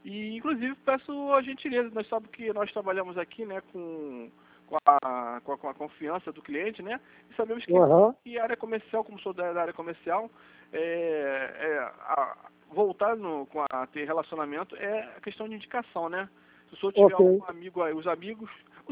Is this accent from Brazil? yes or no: yes; Rio de Janeiro, Brazil; sou nascido em Valqueire, mas vivo minha vida secular ali em Sulacap, Valqueire e Bangu no máximo. Pra cá, tô aqui já há 1 ano só